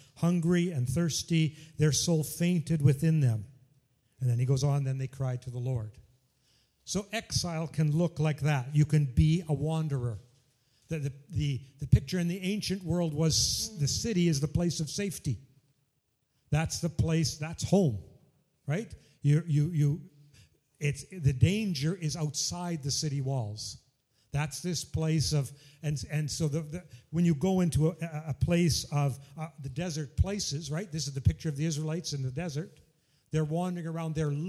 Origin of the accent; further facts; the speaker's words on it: Coaldale, Alberta, Canada; I'm from there. I'm from Coaldale.